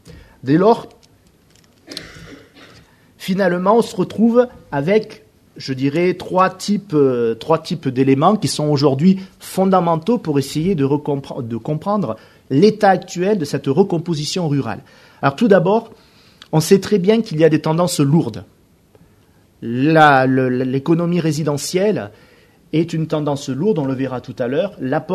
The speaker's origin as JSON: {"language": "French", "region": "Auvergne-Rhône-Alpes", "country": "France", "said": "je suis originaire d'Auvergne, donc il y en a partout des Auvergnats"}